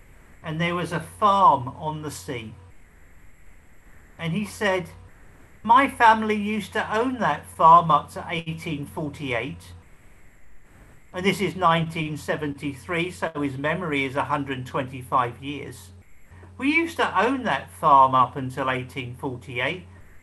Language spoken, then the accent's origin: English; London, United Kingdom; I wasn't even told I was Jewish until I was 15, and I was brought up in West London and going to predominantly Irish Catholic school in North London